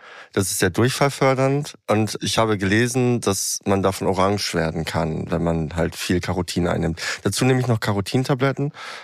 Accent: Westoverledingen, Lower Saxony, Germany; moved away as an adult; Ich bin in Leer Ostfriesland aufgewachsen, noch ein Nebendorf, das nennt sich Vestoverledingen. Da wohnen so 3000 Leute.

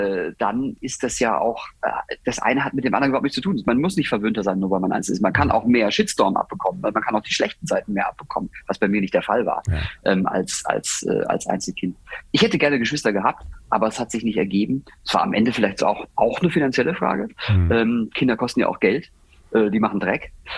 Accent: Baden-Württemberg, Germany; Ich bin Badener

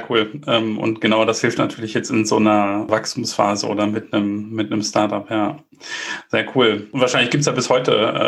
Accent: Bielefeld, North Rhine-Westphalia, Germany; also born or lived in Munich; Und als Bielefelder unterstreiche ich das natürlich gerne. Wir haben auch ein paar Jahre in München gelebt

